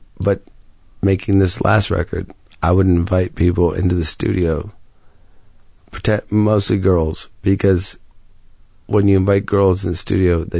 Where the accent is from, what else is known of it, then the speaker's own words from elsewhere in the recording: Ohio, United States; Guys go to concerts when I grew up in Ohio